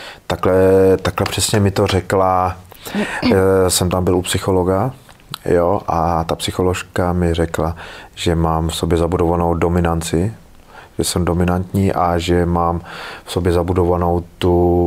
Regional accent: Kladno, Central Bohemian Region, Czechia; Já jsem byl z Kladna a oni mě dali 200 kilometrů pryč od Kladna

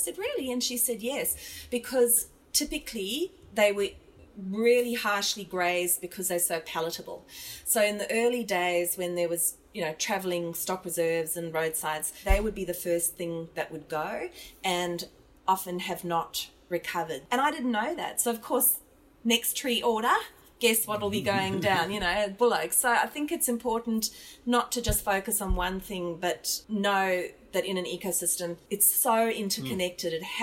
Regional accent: Johannesburg, Gauteng, South Africa; now in Australia; growing up in South Africa, especially in Johannesburg where there's a lot of trees.

